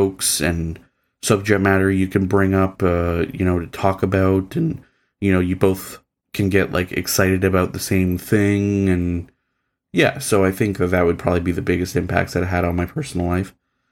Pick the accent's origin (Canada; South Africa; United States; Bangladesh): Canada; so I'm Canadian